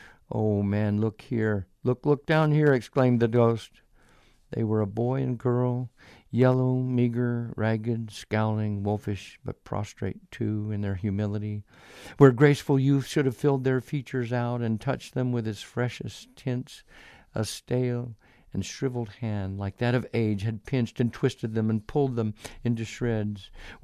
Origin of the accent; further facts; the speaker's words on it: Topeka, Kansas, United States; I grew up in Topeka, Kansas, and my father was the clinical director, a psychiatrist, and trained at Menninger Foundation in Topeka.